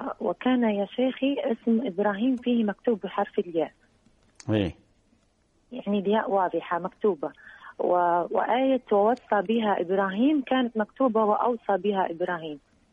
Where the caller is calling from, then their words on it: Libya; لأنها متأخرة جدا عندنا في ليبيا